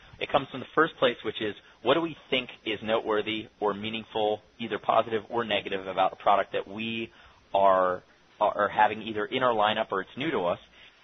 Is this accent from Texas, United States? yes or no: no; Philadelphia, Pennsylvania, United States; We're Northeast guys. So we're from Philadelphia in the suburbs. We're fast-talking, high-energy, fast movers.